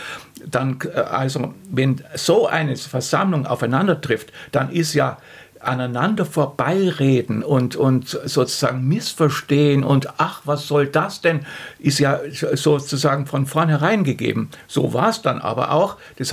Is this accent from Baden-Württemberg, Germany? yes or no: yes; Stuttgart, Baden-Württemberg, Germany; ich bin aus Stuttgart